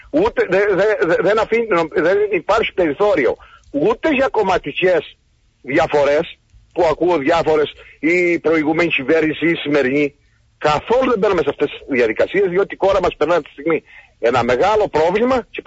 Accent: Crete, Greece; και είμαι και μοναδικός από την Κρήτη

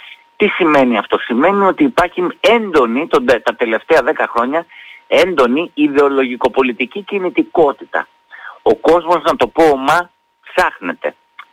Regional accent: Heraklion, Crete, Greece; Ξέρεις ότι πέρασα τα παιδικά μου χρόνια στην Κρήτη, στο Ηράκλειο

